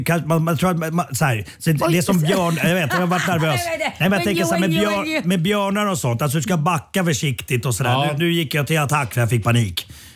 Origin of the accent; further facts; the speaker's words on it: Nacka, Stockholm County, Sweden; Fast jag är ju uppvuxen i Nacka. Så jag är en del av Nacka. Nacka är en del av mig.